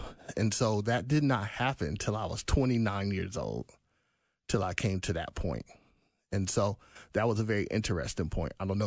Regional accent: Atlanta, Georgia, United States; And I was born and raised in Atlanta in the 80s.

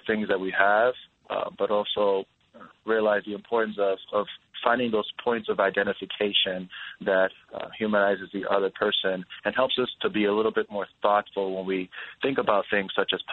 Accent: New York City, New York, United States; because I'm a Latino who was born and raised in New York City, where I got to see that in my own community with my parents. I mean, I spoke Spanish since I can remember

